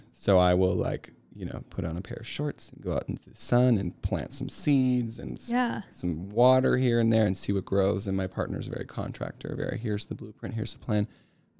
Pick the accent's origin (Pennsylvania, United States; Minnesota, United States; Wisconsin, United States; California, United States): Minnesota, United States; now in Boise, United States; I'm originally from Minnesota, moved out to Boise about a year ago